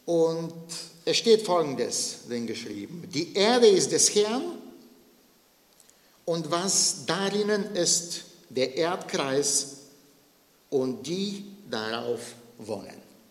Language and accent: German; Bulgaria; Es gab ein Sprichwort bei uns in Bulgarien, nämlich das, was mir gehört, gehört mir, das, was dir gehört, gehört uns allen.